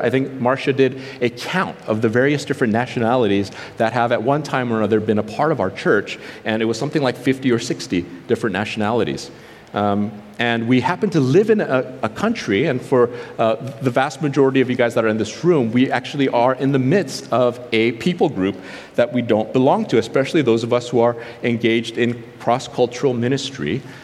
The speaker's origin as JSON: {"language": "English", "country": "South Korea", "said": "You know, that means Koreans like me, or Americans like Mitch. Actually, I'm American as well."}